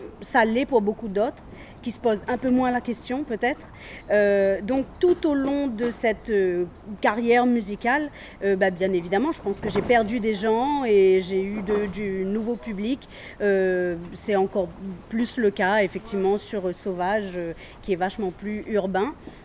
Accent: Réunion, France; Moi, je chante en créole, en anglais, en français, un petit peu en portugais de temps en temps. Donc c'est pas parce qu'on vient de La Réunion qu'on fait que du maloya.

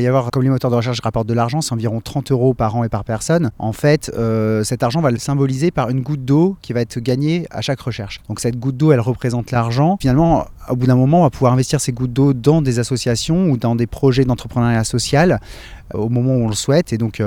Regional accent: Rennes, Brittany, France; Moi, je suis d'origine de Rennes et donc j'ai fait des études informatiques

